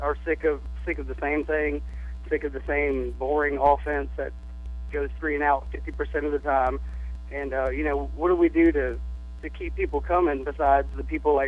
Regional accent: Jacksonville, Florida, United States; now in Tallahassee, United States; I'm originally from the Jacksonville area, and I live in Tallahassee now.

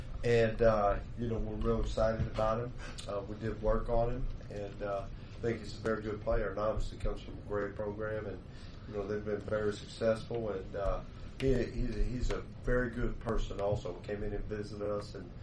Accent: Pittsburgh, Pennsylvania, United States; Well, you can tell from my accent. I'm from the south side.

